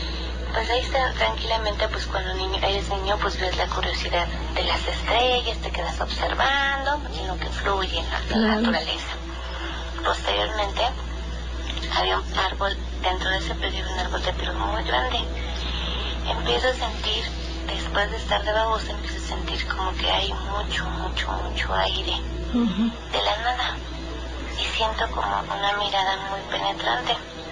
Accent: Mexico City, Mexico; vengo de la Ciudad de México.

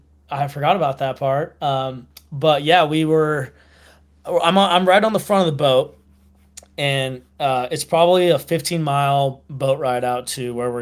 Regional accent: California, United States; I'm from California. I've seen plenty of widgeon.

